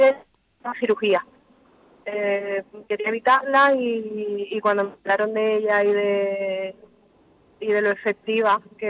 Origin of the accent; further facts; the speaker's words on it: Cádiz, Andalusia, Spain; En el hospital de Cádiz, de donde soy